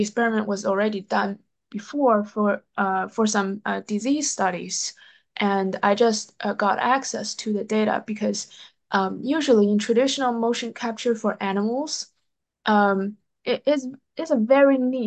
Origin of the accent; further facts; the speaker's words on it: China; And I grew up in China, and my grandma is a Manchu, which is a minority ethnic group.